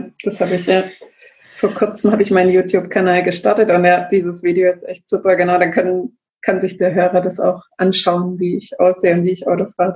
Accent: Böblingen, Baden-Württemberg, Germany; born there; Also ich bin 1976 in Böblingen geboren, also im Süden von Deutschland.

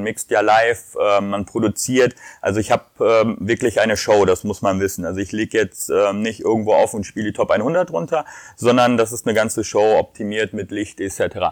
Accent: North Rhine-Westphalia, Germany; born there; now in Hamburg, Germany; als gebürtiger Ruhrpottler, mittlerweile Hamburger.

